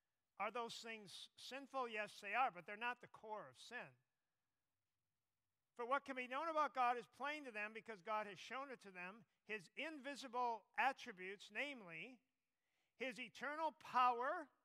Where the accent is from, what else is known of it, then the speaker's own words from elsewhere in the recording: Minnesota, United States; So last year now, my home state, Minnesota, downtown Minneapolis, events took place.